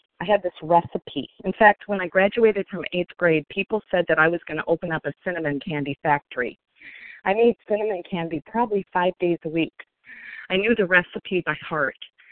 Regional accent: Sioux Falls, South Dakota, United States; I grew up in Sioux Falls, South Dakota, as the oldest of five.

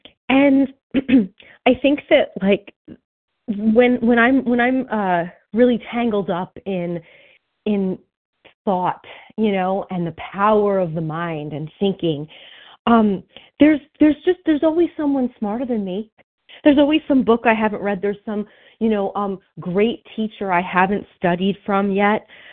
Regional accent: New Jersey, United States; I'm from New Jersey

